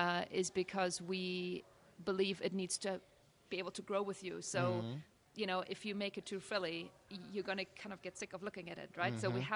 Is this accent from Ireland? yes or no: no; Germany; now in United States; I'm actually German. My husband is Danish, so we're kind of the European connection here. And we've been in the States for a very long time. But I guess I can't quite get rid of the accent